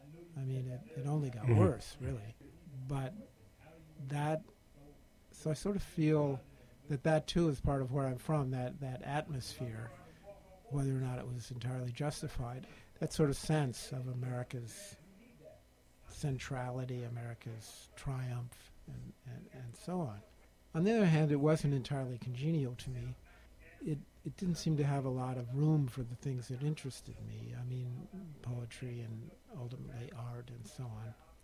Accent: Great Lakes, United States; I grew up in the Great Lakes region. I lived near Detroit and Cleveland and Toledo. I went to the University of Chicago.

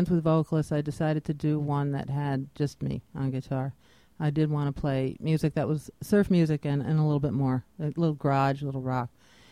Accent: Hudson, United States; I grew up in Hudson in the early 60s. I graduated Hudson High in 1972

